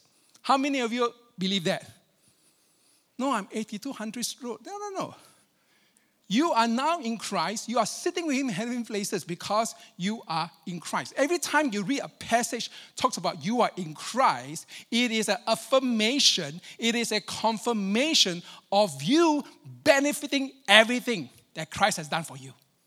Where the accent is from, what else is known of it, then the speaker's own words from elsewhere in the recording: Australia; So even as Australian, you know, we can disagree about stuff.